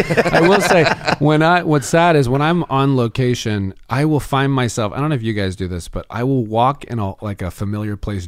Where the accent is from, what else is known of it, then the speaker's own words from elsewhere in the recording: Florida, United States; also born or lived in New York; That's right. Well, I grew up in Florida.